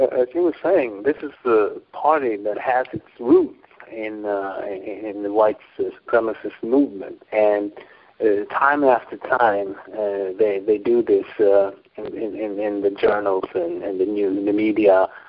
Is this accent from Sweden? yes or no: yes; Sweden; also born or lived in Democratic Republic of Congo; Not born in Sweden, but I lived here since I was 4 years old, so practically, yes.